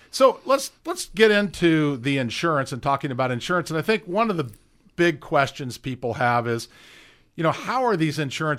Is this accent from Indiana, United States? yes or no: yes; Indianapolis, Indiana, United States; now in Carmel, United States; I grew up in Indianapolis and went to North Central High School. I moved to Carmel years ago just because that's where we found a house.